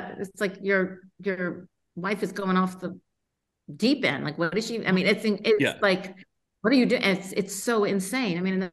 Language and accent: English; Los Angeles, California, United States; I grew up in Los Angeles. And it was before there was an influx of a Mexican population there.